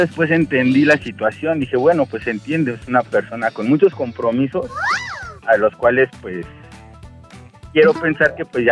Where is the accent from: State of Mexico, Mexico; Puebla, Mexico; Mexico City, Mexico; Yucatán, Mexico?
State of Mexico, Mexico; soy de Camas, Estado de México, y somos chofer de aplicación.